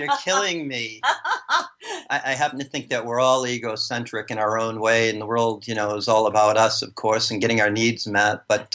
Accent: United States; now in Australia; I've learned what it's like to be in Australia as a man, as an American man with Australian women.

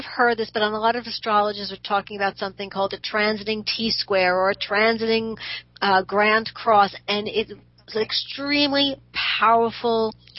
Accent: Brooklyn, New York, United States; No, I grew up in Brooklyn. I spent my first almost 30 years in Brooklyn.

